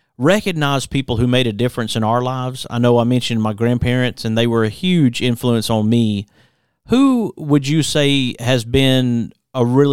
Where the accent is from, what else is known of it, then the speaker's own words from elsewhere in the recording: Center Point, Alabama, United States; also born or lived in Hueytown, United States; As I mentioned, I grew up in the Birmingham area, Center Point as well. My granddad preached, and so we were in Center Point, and then we were in Hueytown.